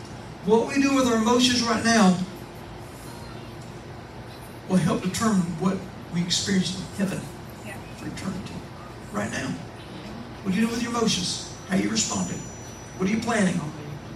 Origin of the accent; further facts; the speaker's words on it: Kansas, United States; now in Tennessee, United States; Even though I was raised in Kansas, I've been in the South for 62 years. Been in the South. I'm a farm boy, Southern boy. I love Tennessee.